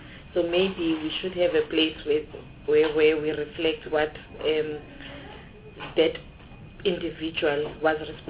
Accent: Eastern Cape, South Africa; born there; I was born in the Eastern Cape, and I'm currently residing in the province of KwaZulu-Natal.

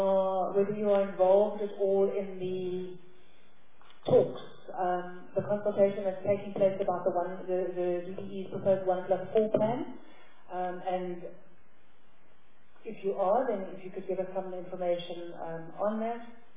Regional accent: Eastern Cape, South Africa; I'm from Eastern Cape

